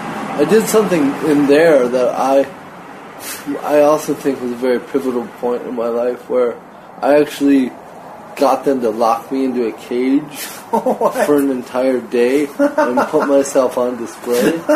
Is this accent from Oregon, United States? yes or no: no; St. Paul, Minnesota, United States; also born or lived in Cameroon; I grew up in St. Paul. I was actually born in Cameroon, West Africa.